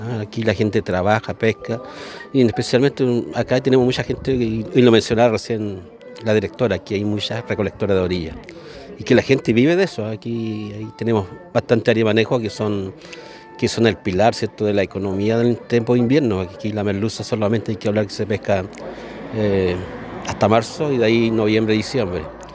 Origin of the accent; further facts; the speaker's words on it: Gualeguay, Entre Ríos, Argentina; yo soy oriundo acá, nacido y criado.